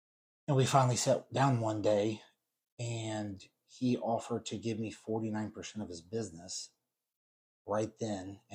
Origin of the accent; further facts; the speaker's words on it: Indianapolis, Indiana, United States; I grew up in Indianapolis, Indiana, over on the outskirts of Beech Grove, Franklin Township. A normal upbringing, two brothers, played sports my whole life.